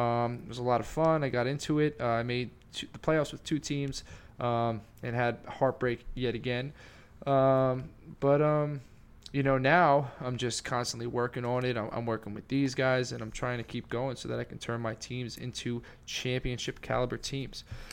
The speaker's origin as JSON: {"language": "English", "region": "New York", "country": "United States", "said": "I'm from New York, but I'm a Cowboys fan. I grew up in the 90s"}